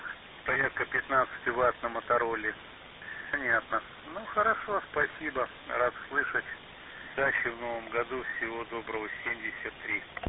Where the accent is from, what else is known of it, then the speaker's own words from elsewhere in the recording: Pervomaisky, Tula Oblast, Russia; Я сам уроженец Тульской области, поселок Первомайский, Щекинский район.